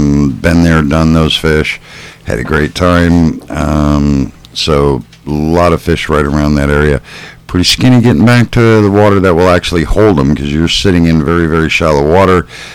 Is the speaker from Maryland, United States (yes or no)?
no; Chicago, Illinois, United States; born there; because I was born in Chicago.